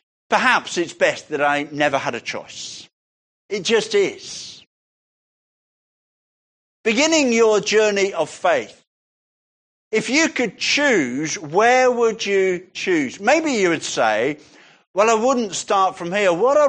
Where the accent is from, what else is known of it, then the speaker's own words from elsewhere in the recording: Sutton Coldfield, West Midlands, United Kingdom; born there; I was born in Sutton Coldfield. I was born at number 41 Victoria Road in Sutton Coldfield. That was my parents' home. I was born at home.